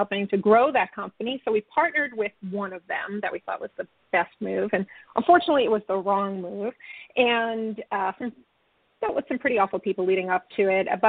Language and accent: English; New York, United States; I was from Long Island originally. And so I used to live in the suburbs as well.